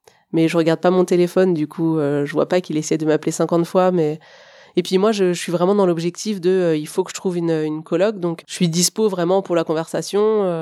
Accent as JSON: {"language": "French", "town": "Rennes", "region": "Brittany", "country": "France", "moved": "as an adult", "lives_now": "Nantes, France", "said": "En octobre 2015, j'arrive à Nantes. Je viens de Rennes, en fait"}